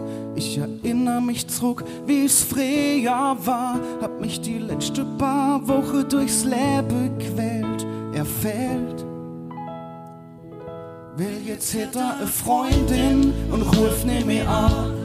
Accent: Kappel, Baden-Württemberg, Germany; Wir kommen aus Kappel.

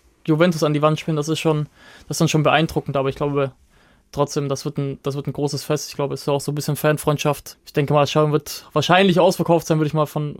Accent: Stuttgart, Baden-Württemberg, Germany; als Stuttgarter, wenn du von klein auf dort anwächst

